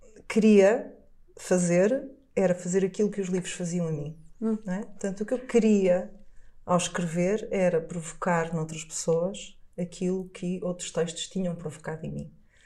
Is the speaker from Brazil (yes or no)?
no; Porto, Portugal; also born or lived in Matosinhos; E eu cresci no Porto, numa época, nos anos 80, em Matosinhos e no Porto